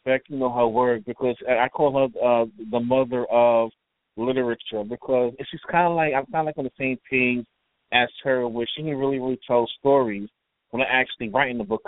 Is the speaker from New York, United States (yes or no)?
yes; New York, United States; And Arlene, you know, you're from New York and I'm from New York, and you see stuff that's really, really, you know, going on.